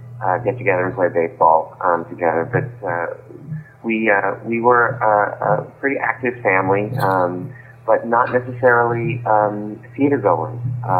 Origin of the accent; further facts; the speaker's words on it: San Francisco, California, United States; I grew up in San Francisco, one of nine kids.